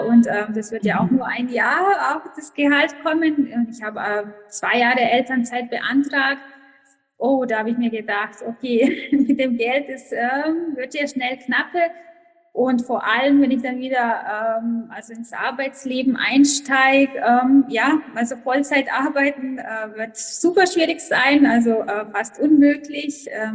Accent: Croatia; German is a second language; moved away as an adult; now in Augsburg, Germany; ich bin 34 Jahre alt. Ursprünglich komme ich aus Kroatien, aber seit knappen 7 Jahren wohne ich in Deutschland, genau in Augsburg, Bayern

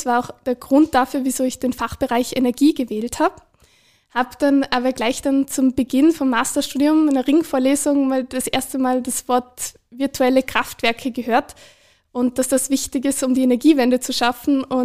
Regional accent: Vorarlberg, Austria; Genau, also ich komme ja auch ursprünglich aus Vorarlberg

